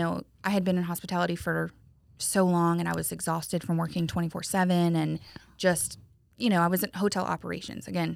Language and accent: English; Tallahassee, Florida, United States; also born or lived in North Carolina; So I grew up in Tallahassee, went to college at Florida State.